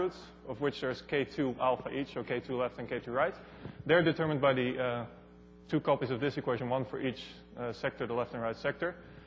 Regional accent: Utrecht, Netherlands; I'm from Utrecht, where I'm working on my PhD with Gleb Arutyunov.

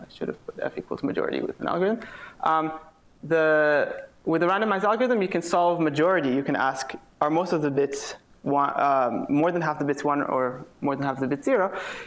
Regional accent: Waterloo, Ontario, Canada; now in Cambridge, United States; So I grew up in Waterloo, so I sort of know this town pretty well

